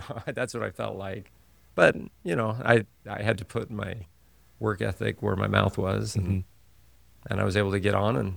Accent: Hemet, California, United States; I grew up in Hemet, California. Not a lot of people know where that is.

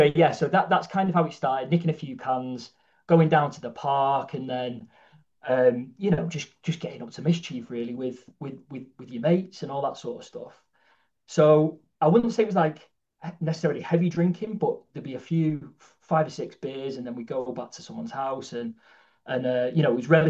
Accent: Bolton, North West England, United Kingdom; born there; I was born in Bolton, and we moved around quite a lot growing up. So my dad was a physio in professional football.

